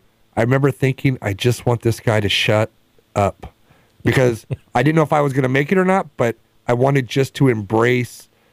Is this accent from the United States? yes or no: yes; Long Beach, California, United States; all the things that a boy would do growing up in Long Beach